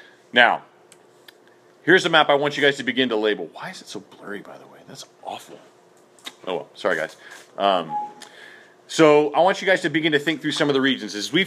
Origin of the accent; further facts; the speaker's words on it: Texas, United States; And if you put it in my home state, it, you know, basically goes from Dallas to Houston, north to south.